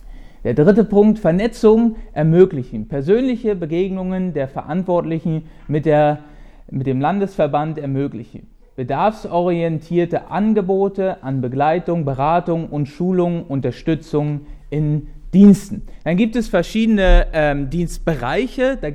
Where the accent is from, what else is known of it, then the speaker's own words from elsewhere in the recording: Berlin, Germany; now in Bad Kreuznach, Germany; Ich komme ursprünglich aus Berlin, aber ganz am Rand von Berlin. Also doch auch auf dem Dorf aufgewachsen. Und dann bin ich über viele Umwege und, jedenfalls viele Wege nach Rheinland-Pfalz gekommen, nach Bad Kreuznach